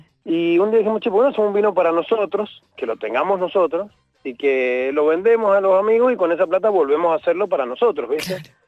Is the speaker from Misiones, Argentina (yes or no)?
no; San Juan, Argentina; now in Mendoza, Argentina; No, yo soy sanjuanino, pero bueno, hace 23 años vivo en Mendoza, así que no sé ahora qué soy. Creo que soy mendocino, no sé.